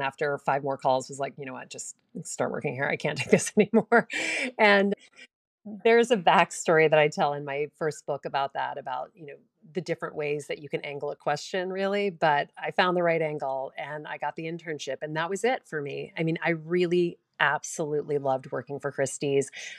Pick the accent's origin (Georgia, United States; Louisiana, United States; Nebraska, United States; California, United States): Louisiana, United States; now in New York City, United States; Well, I grew up in Louisiana, which is such a great way to grow up as a child. I mean, it's warm, you know, pretty much the entire year.